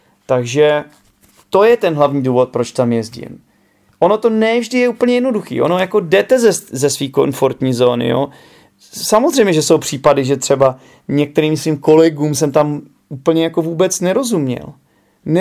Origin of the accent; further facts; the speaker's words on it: Bohemia, Czechia; Že i když jsem z Čech, jo, takže jako nejsem rodilý mluvčí